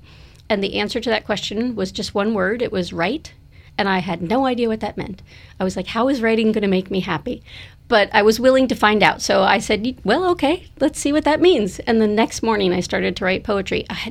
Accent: New Jersey, United States; I'm from Jersey, so I never expected this Jersey girl would be writing poetry.

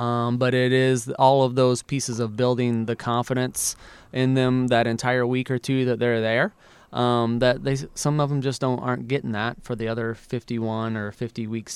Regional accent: Illinois, United States; When everybody talks about Illinois, oh, you must be from Chicago. No, I'm from Southern Illinois.

